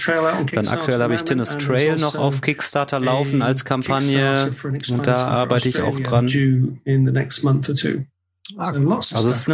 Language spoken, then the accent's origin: German; Germany; als ich früher noch was jünger war, da haben wir in Deutschland, da wo ich herkomme, immer Karneval gefeiert